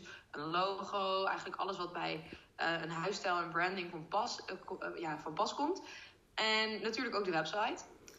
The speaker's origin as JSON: {"language": "Dutch", "region": "North Brabant", "country": "Netherlands", "said": "Ik kom helemaal uit Brabant."}